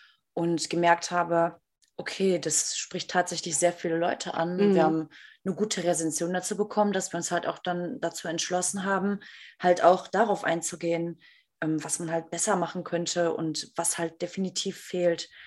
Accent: Germany; Also bei uns in Deutschland ist das Problem ja, dass die Regale super hoch sind.

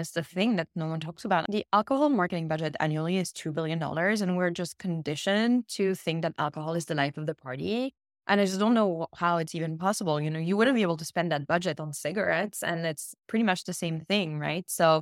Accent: France; it's always the opposite growing up in France, which is like any excuse to celebrate.

